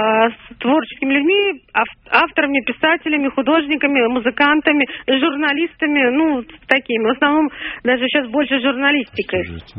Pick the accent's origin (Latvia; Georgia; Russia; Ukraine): Russia; Moscow; Я говорю, из России. Они говорят, а город какой? Я говорю, Москва.